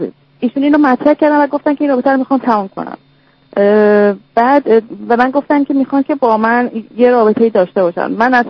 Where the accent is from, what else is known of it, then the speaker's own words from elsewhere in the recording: Iran; moved away as an adult; من 30 سالمه، یک ساله که از ایران اومدم، بعد اینجا درس میخونم، یعنی ادامه تحصیل میدم.